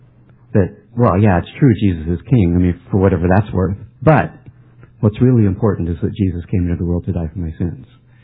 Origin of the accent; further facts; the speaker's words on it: United States; One is I'm an American, and secondly, I'm a human being.